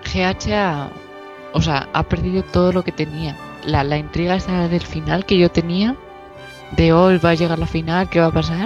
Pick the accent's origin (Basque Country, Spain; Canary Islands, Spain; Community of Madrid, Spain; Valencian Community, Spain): Community of Madrid, Spain; Madrid; Yo de Madrid.